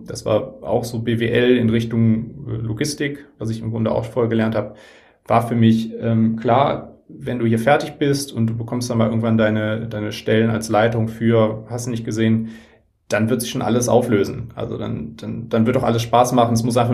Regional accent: North Rhine-Westphalia, Germany; born there; now in Hamburg, Germany; ich bin 32. Ich wohne jetzt seit ungefähr 8 Jahren in Hamburg, komme gebürtig aus NRW.

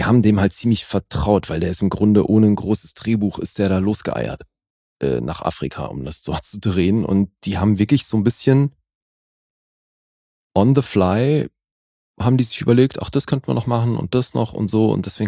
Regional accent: Berlin, Germany; born there; im Wedding geboren.

